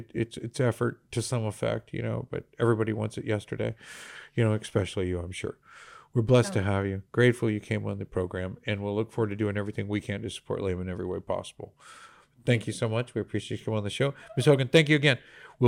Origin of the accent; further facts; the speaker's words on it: Texas, United States; Yeah, because we're born in the 90s. We're Texan.